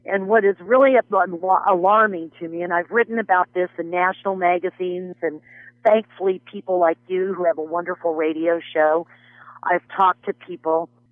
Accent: Colorado, United States; and because I'm from Colorado.

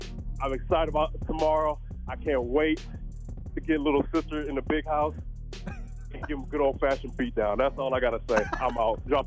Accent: Ohio, United States; I do understand I'm from Ohio

